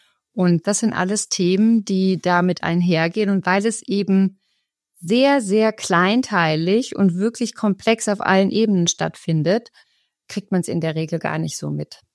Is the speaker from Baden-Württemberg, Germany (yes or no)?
yes; Baden-Württemberg, Germany; hier Baden-Württemberg, wo ich herkomme, ganz traditionell